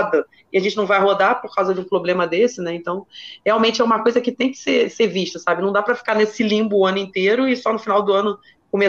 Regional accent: Bahia, Brazil; Eu sou baiana, mas eu sou uma baiana jovem, né?

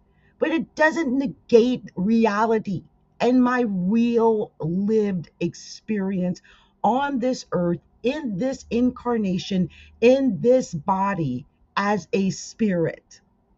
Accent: New Jersey, United States; accent: Jersey; And I'm sorry I talk the way I do, but I'm from Jersey. Okay? I'm from Jersey. And what you're hearing is Jersey.

